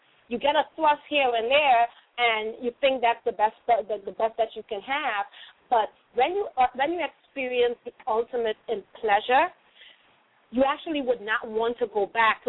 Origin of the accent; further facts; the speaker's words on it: Trinidad & Tobago; I'm actually originally from Trinidad and Tobago.